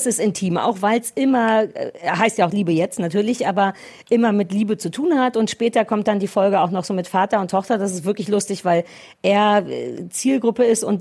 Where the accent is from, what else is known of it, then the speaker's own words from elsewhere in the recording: East Germany, Germany; Ja, ich komme aus dem Osten